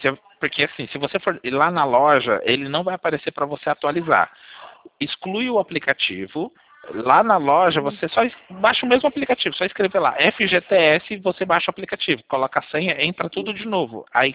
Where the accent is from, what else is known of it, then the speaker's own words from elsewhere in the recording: Sorocaba, São Paulo, Brazil; eu sou de Sorocaba